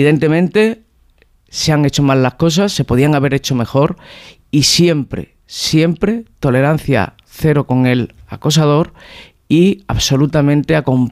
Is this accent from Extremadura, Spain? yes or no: yes; Extremadura, Spain; Yo quiero hablar de mi tierra, de los problemas que tienen los extremeños y extremeñas